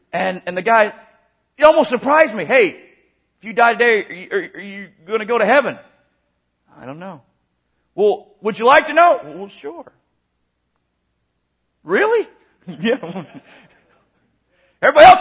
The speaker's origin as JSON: {"language": "English", "region": "Florida", "country": "United States", "tie": "born or raised there", "said": "I grew up in Florida, and those guys would throw cast nets."}